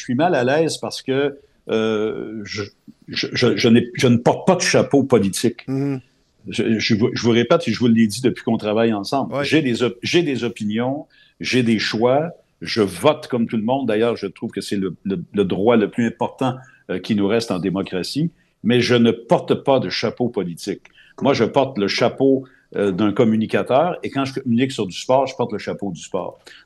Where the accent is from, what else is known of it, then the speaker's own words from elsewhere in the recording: Quebec, Canada; comme on dit chez nous au Québec